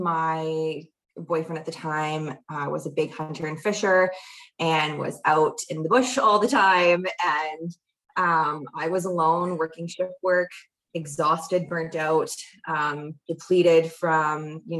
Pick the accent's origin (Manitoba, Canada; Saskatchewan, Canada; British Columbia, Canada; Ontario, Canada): Manitoba, Canada; Winnipeg; So I'm not from Cold Lake, obviously. I am born and raised from in Winnipeg, Manitoba. I'm an only child. I come from a family of like 30 plus chiropractors.